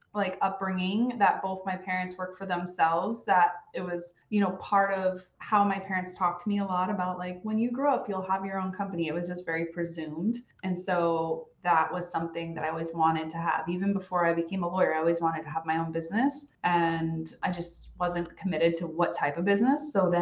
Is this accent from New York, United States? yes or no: yes; New York, United States; I grew up in New York in an entrepreneurial family.